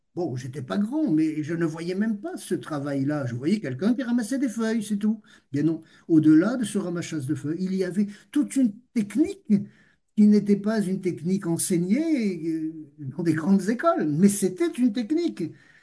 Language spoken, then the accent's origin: French; Annaba, Annaba Province, Algeria; On marchait côte à côte à Beaune, en Algérie, ma ville natale